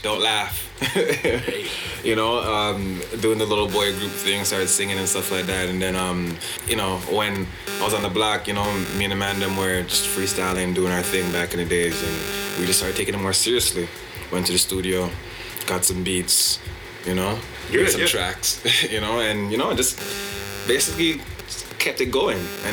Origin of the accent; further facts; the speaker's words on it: Jamaica; I'm born Jamaican, I grew up political.